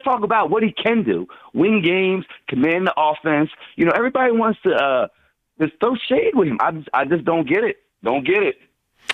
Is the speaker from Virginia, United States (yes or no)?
no; Willingboro, New Jersey, United States; I'm from Willenboro. You know, we was kind of cross town rivals.